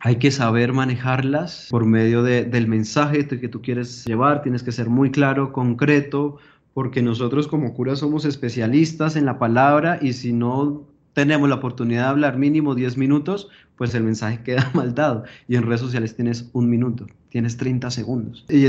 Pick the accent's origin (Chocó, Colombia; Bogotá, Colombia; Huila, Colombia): Bogotá, Colombia; yo soy de Bogotá